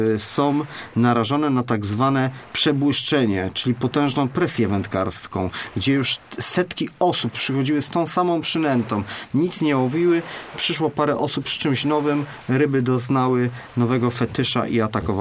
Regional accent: Konin, Greater Poland Voivodeship, Poland; now in Poznań, Poland; Ja pochodzę z Konina i jak tutaj się przeprowadziłem

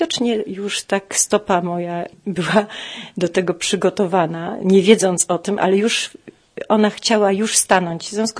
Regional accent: Poznań, Greater Poland Voivodeship, Poland; born there; Jestem urodzona w Poznaniu

